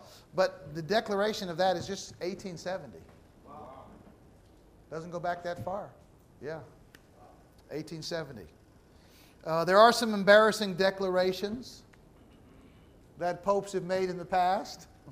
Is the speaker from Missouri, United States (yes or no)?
yes; St. Louis, Missouri, United States; Well, I'm from St. Louis